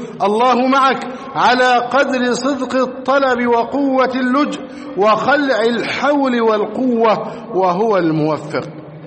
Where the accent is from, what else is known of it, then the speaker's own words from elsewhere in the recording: Egypt; اللهم احفظ بلدنا مصر أمنا أمانا